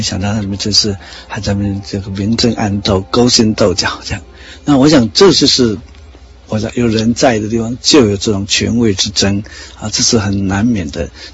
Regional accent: Taiwan; 那事实上我是台湾人

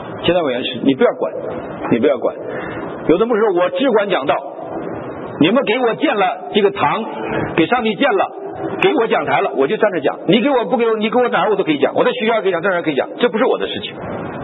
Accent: China; 我们大陆人

